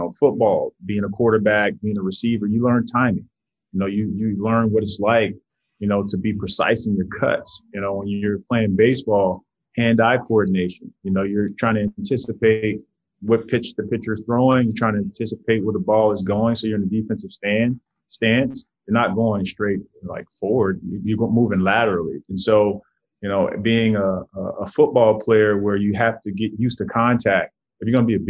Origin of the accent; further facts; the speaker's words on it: Miami, Florida, United States; Growing up in Miami, I played everything though. You know, South Florida is a football hotbed.